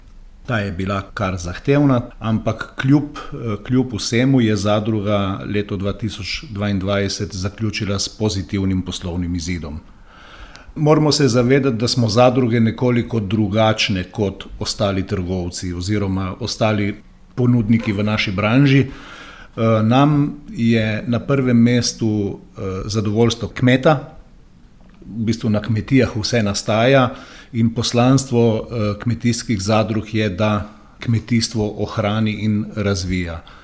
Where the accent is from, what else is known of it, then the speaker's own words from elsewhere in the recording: Koper, Coastal–Karst, Slovenia; prihajam iz Kopra, star sem 51 let, poročen oče dveh hčera.